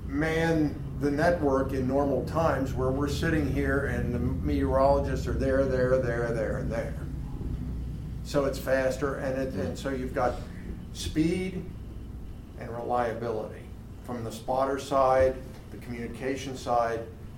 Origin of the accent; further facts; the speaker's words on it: Pennsylvania, United States; I grew up here. I grew up in Bedford County. I'm a little area about 8 miles from Bedford. It's my home.